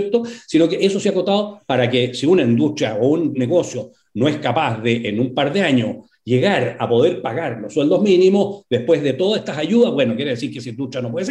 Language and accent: Spanish; Chile; que somos todos los chilenos